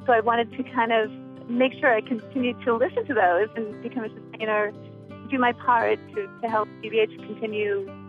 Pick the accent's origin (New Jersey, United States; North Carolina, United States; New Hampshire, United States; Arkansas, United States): New Hampshire, United States; Londonderry; from Londonderry, New Hampshire, and I'm a WGBH sustainer